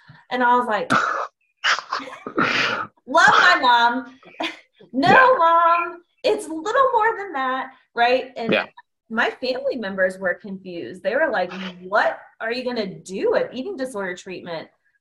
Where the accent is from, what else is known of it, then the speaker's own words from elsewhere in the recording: Georgia, United States; I'm from Georgia.